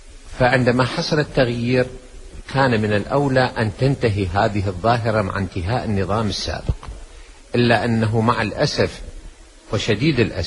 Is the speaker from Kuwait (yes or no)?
no; Iraq; وهذا الأمر يرفض نهائيا من قبلنا كعراقيين